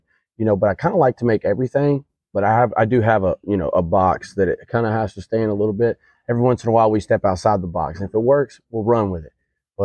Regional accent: Nashville, Tennessee, United States; You know, I'm actually from here, so I'm from Nashville.

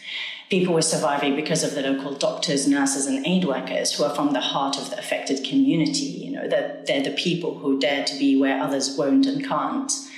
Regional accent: Homs, Homs Governorate, Syria; My family were living in Damascus at the time. All of my extended family were there. We're from Bab Amr

